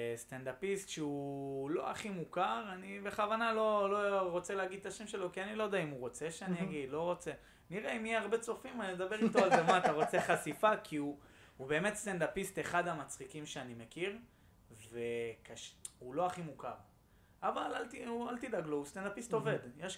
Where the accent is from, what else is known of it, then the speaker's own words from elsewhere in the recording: Bat Yam, Tel Aviv District, Israel; זה גם בבת ים, אני מבת ים